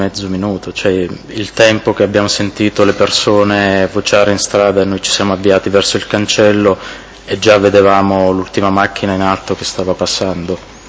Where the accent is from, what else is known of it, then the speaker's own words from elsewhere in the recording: Maratea, Basilicata, Italy; born there; Sono nato a Maratea il 18 giugno 1979.